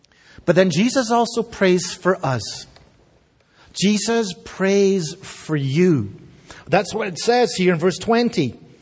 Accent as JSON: {"language": "English", "region": "Scotland", "country": "United Kingdom", "tie": "born or raised there", "said": "I grew up in the United Kingdom. The United Kingdom is the nation that represents four separate nations, Scotland, England, Northern Ireland, and Wales"}